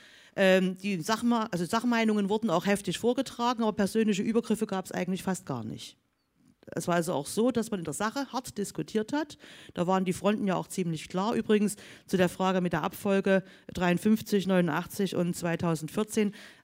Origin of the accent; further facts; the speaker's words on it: East Germany, Germany; Ich komme aus der ehemaligen DDR, ich bin Ossi, das unterscheidet mich genug von vielen anderen in Deutschland.